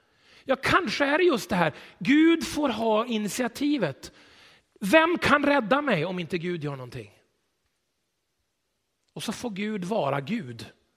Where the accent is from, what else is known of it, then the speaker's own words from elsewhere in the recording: Greece; Swedish is a second language; för vi är greker.